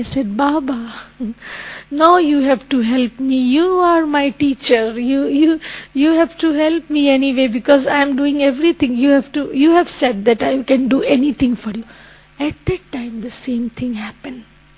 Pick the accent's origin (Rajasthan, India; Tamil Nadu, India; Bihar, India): Rajasthan, India; Mount Abu; everybody knew me that I'm from Mount Abu and, you know, from Brahma Kumaris.